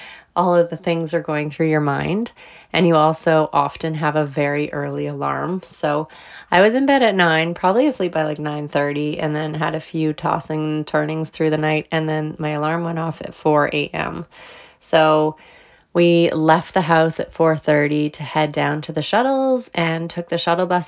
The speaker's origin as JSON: {"language": "English", "country": "Canada", "said": "I'm Canadian"}